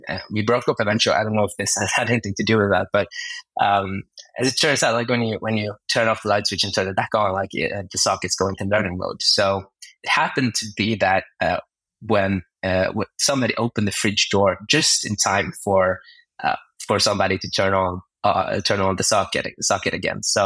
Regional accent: Norway; I come from Norway. It's you may have heard of it. It's a small country in Northern Europe. It's cold, lots of fjords and mountains.

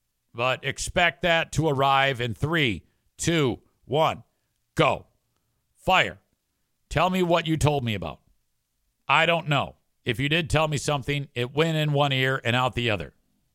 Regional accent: Australia; Yes, I am from Australia.

